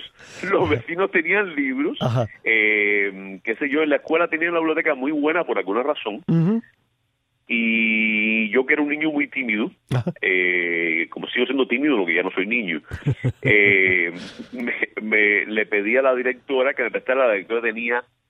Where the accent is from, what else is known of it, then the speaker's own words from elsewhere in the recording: Havana, Cuba; born there; yo nací en La Habana. Mis padres, mi madre era de Ciego de Ávila.